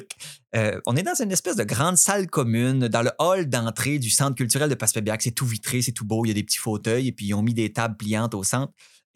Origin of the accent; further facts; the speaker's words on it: Quebec, Canada; accent: Quebec; Tricoteuille, je viens encore de Québec dans cette phrase-là.